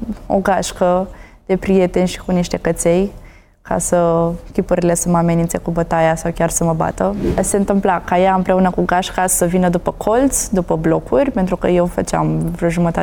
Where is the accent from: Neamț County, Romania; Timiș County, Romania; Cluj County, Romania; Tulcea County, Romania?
Tulcea County, Romania; Tulcea; Eu sunt din Tulcea, chiar din oraș.